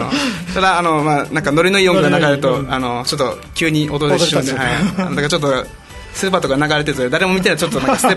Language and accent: Japanese; Naha, Okinawa, Japan; now in Haebaru, Japan; 本籍は確かに読谷なんですけど、まあ、僕は自身はもう那覇生まれ、